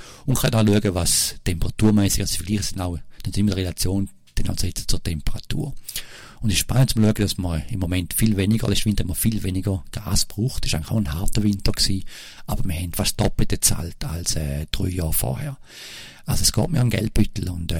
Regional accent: Switzerland; ich als Schweizer bin nicht unbedingt

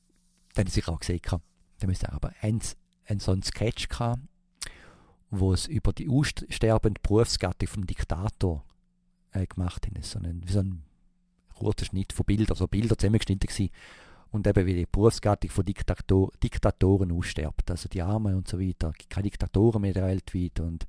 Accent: Switzerland; now in United States; Also ich fühle mich nach wie vor als Schweizer und auch wenn ich jetzt Amerikaner werde, dann bin ich im Urblut immer noch Schweizer

